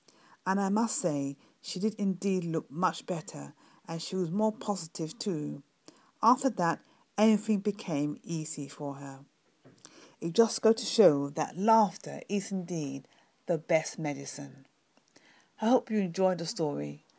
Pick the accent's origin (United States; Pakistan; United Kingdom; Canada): United Kingdom; London; from London, UK, and I'm going to share with you another story